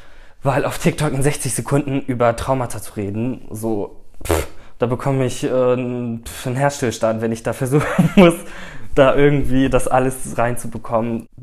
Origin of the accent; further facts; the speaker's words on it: Turkey; Dadurch macht es meinen Namen einfach türkisch, dadurch, dass dieser … da ist. Und ich bin ja auch Türke, also ich habe kein arabisches Blut oder so.